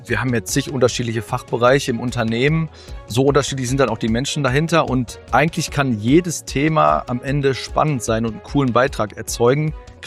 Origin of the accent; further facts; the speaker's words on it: Leopoldshöhe, North Rhine-Westphalia, Germany; also born or lived in Herford; Geboren in Herford und auch gewachsen in Leopoldshöhe, also ähnlich dörflich.